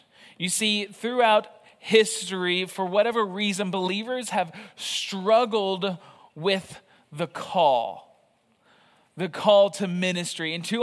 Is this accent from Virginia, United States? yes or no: no; Arkansas, United States; First off, I am originally from Arkansas. My family and I served a church there for the last 4.5 years. That's where I was born and raised.